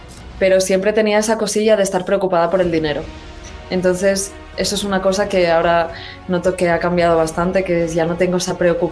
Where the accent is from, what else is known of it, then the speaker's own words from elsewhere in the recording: Catalonia, Spain; moved away as an adult; now in Tenerife, Spain; yo en realidad soy de Cataluña, pero llevo en Tenerife, en Canarias, bueno, por varias islas, desde hace 7 años, porque vine a estudiar el máster de biología marina aquí en Tenerife.